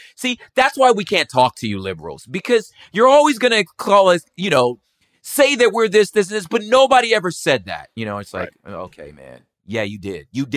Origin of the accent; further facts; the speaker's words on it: California, United States; like, you know, we're Cali kids. So, you know, I didn't come from like a Jim Crow state. You know, I'm not from the Deep South.